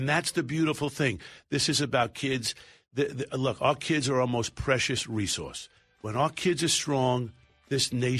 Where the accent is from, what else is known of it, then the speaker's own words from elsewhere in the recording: New York, United States; I'm saving New York for last because it's my home state.